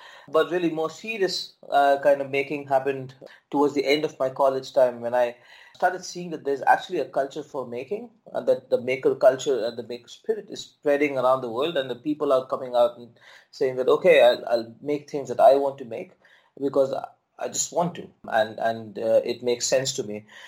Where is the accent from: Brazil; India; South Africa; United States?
India; Mumbai, Maharashtra; also born or lived in Vellore / Bangalore; I'm a kid from Mumbai. I was born and brought up there and lived all through my school life in Mumbai before moving to college in Vellore for an engineering degree, of course.